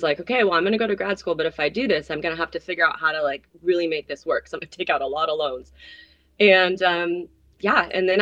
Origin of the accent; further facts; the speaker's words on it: San Diego, California, United States; So I grew up in North County, San Diego. And as you do there, you know, when you live at the beach, you grow up surfing.